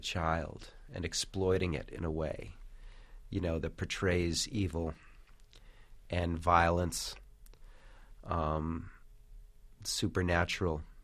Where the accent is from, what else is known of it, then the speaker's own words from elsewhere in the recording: Los Angeles, California, United States; my idea of spending a Saturday afternoon, I grew up in Los Angeles, would be getting on the bus on Ventura Boulevard and going to Hollywood Boulevard